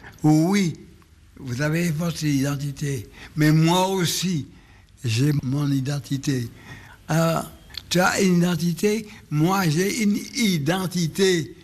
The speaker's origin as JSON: {"language": "French", "region": "Martinique", "country": "France", "said": "existe en France peut exister aussi à la Martinique. Pourquoi voulez-vous faire une différence si nous sommes français?"}